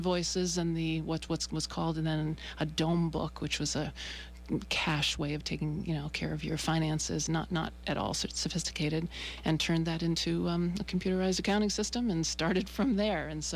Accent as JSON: {"language": "English", "town": "Enfield", "region": "Connecticut", "country": "United States", "tie": "born or raised there", "said": "I grew up in Enfield, Connecticut, a bedroom town of Hartford."}